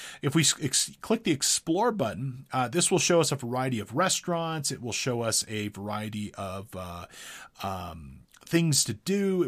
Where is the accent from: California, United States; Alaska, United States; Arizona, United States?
California, United States; Big Bear Lake; images of Big Bear Lake, California, my hometown.